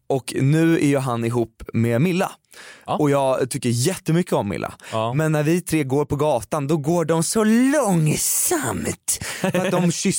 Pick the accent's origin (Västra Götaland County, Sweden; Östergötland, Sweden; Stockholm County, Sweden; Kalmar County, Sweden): Stockholm County, Sweden; Stockholm; Jag är ju en stockholmare